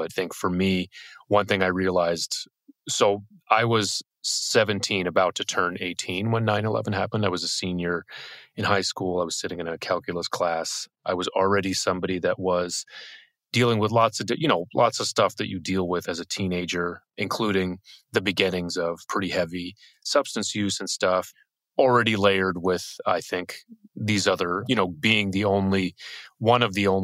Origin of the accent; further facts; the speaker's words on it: Boston, Massachusetts, United States; I grew up here in Boston, in the Boston area, I guess.